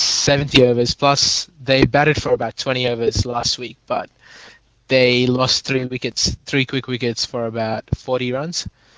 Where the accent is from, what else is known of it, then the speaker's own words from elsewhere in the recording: Australia; from Australia.